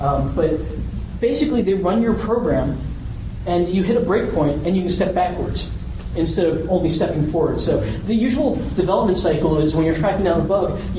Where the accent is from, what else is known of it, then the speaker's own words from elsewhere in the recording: Charlotte, North Carolina, United States; I'm from Charlotte. I was actually very surprised to find how far away this place was from where I was coming.